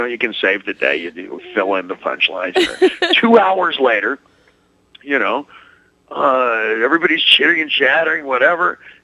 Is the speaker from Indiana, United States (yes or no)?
yes; Indiana, United States; I come from Indiana with a banjo on my knee.